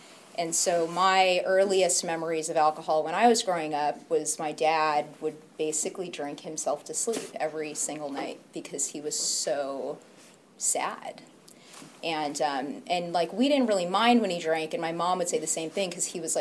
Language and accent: English; Los Angeles, California, United States; now in Oakland, United States; But I'm from L.A. originally. I grew up in L.A. I grew up in Venice. I grew up in a neighborhood that I just don't even recognize anymore.